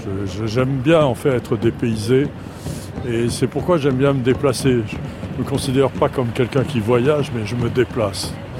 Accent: Nice, Provence-Alpes-Côte d'Azur, France; Bien, c'est vrai que je suis né à Nice et j'ai grandi à Nice, qui était une ville assez refermée.

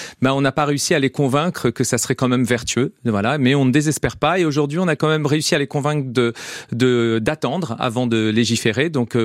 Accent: Brittany, France; Moi, je suis breton, donc il faisait pour moi pas très froid dans la maison.

